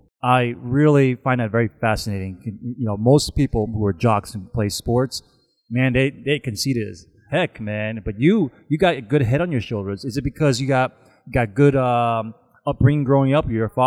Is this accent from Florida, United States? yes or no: no; New York, United States; My favorite team is the Yankees, too. I grew up in New York.